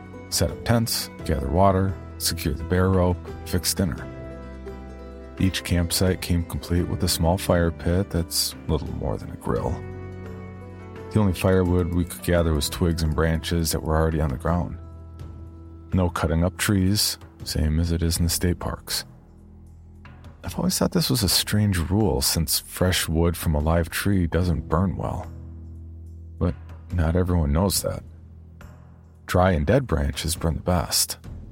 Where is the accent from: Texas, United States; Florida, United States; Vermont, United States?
Texas, United States; San Antonio; I grew up in San Antonio, Texas, and this was as far from home as I could get.